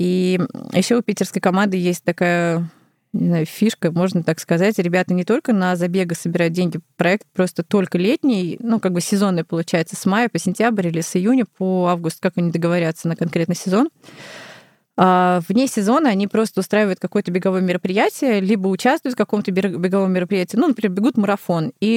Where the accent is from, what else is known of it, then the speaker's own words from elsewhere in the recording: Moscow, Russia; born there; also born or lived in Saint Petersburg; Не, наоборот, я родилась в Москве.